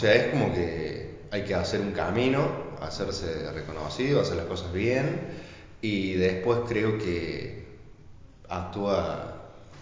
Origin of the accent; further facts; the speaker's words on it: Arroyito, Córdoba, Argentina; Soy del interior, de Arroyito, y ahí, bueno, desarrollé gran parte de mi carrera.